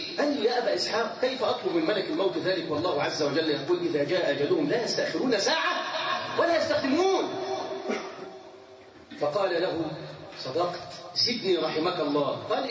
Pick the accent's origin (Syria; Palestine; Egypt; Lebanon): Egypt; في بلدنا مصر